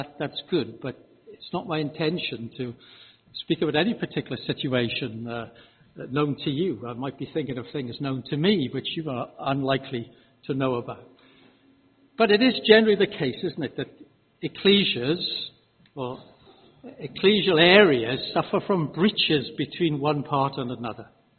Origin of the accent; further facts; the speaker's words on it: Wales, United Kingdom; you'll understand I come from South Wales.